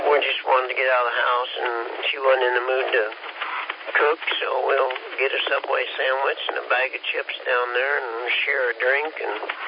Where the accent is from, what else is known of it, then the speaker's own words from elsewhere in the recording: Kansas, United States; I'm a little slow. I'm from Kansas, you know.